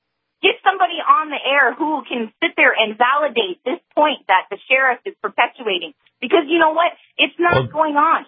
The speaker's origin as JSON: {"language": "English", "town": "Sisseton", "region": "South Dakota", "country": "United States", "said": "I'm from Sisseton, South Dakota."}